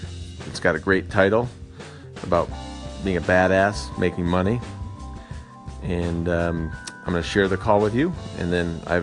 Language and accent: English; Flint, Michigan, United States; now in Aspen, United States; I grew up outside of Flint, Michigan. You've all heard of Flint with the water crisis. And now I live near Aspen, Colorado.